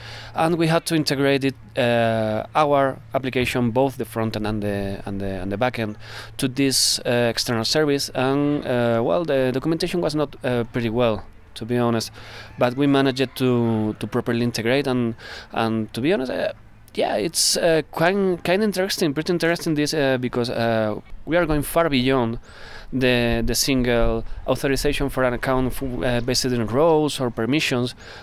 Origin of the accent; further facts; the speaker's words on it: Andalusia, Spain; English is a second language; I'm from Spain, from the south side of Spain